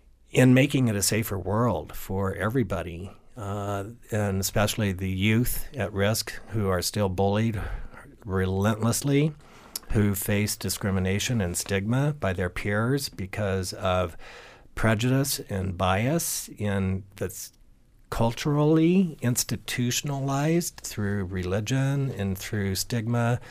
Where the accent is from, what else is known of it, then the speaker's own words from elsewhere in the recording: Glenwood Springs, Colorado, United States; I was born and raised in Glenwood Springs and moved here in 1962 when I was 9 years old. And so I've got roots and I've got family and I just love Western Colorado.